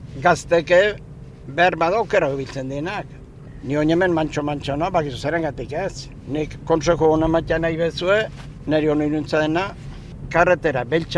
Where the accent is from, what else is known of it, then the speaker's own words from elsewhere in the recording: Leitza, Navarre, Spain; born there; Leitzeko, behin bordako basa erin, jaioa. Jaio nintzen, 1918.